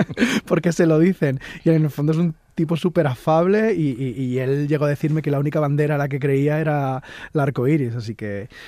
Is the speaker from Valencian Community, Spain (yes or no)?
yes; Valencia, Valencian Community, Spain; en Valencia, que es de donde yo soy, está ocurriendo.